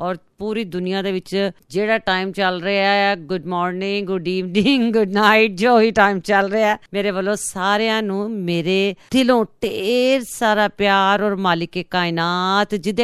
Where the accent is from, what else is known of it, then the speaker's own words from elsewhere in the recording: Lahore, Punjab, Pakistan; ਮਜ਼ੰਗ ਲਾਹੌਰ ਦੀ ਰਹਿਣ ਵਾਲੀ, ਜਿਹਨੂੰ ਕਹਿੰਦੇ ਨੇ ਅੰਦਰੂਨ ਲਾਹੌਰ, ਔਰ ਮਜ਼ੰਗਣ ਆ, ਮੈਨੂੰ ਫਖਰ ਹੈ।